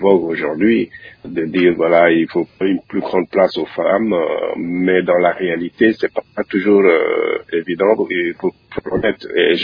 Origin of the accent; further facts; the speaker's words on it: Senegal; Je donne l'exemple de mon pays d'origine, le Sénégal.